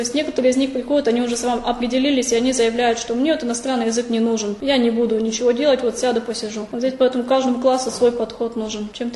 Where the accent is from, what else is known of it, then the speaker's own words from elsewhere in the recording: Bolshoye, Tyumen Oblast, Russia; Я родилась в Тюменской области. Я сама местная, Сладковского района, деревня Большое. Я здесь родилась, я здесь выросла, я здесь выучилась. Поэтому я здесь и осталась. Никуда я отсюда не денусь. Работаю в Тюменской области.